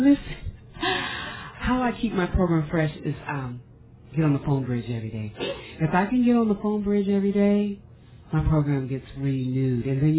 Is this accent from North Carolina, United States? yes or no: no; Louisiana, United States; from Louisiana.